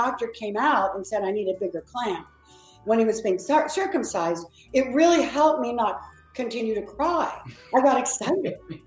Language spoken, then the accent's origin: English; Maryland, United States; because I'm from Maryland and, you know, near Washington, D.C.